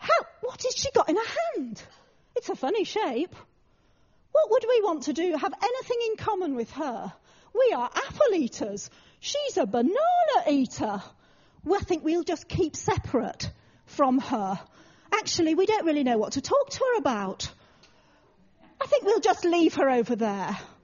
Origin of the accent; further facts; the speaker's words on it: Yorkshire and the Humber, United Kingdom; When I was brought up in Yorkshire, and we had a saying in Yorkshire